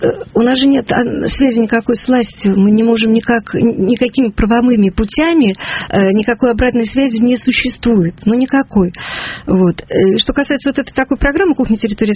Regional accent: Russia; born there; я родилась на Колыме. И меня на руках качали заключенные.

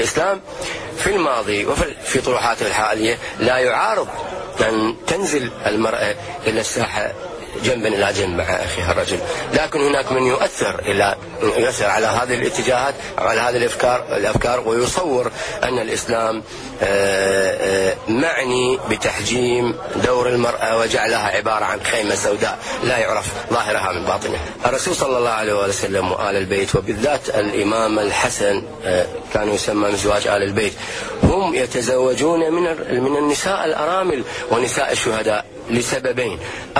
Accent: Iraq; المرأة عموما عندنا في العراق يحكمها قانونان

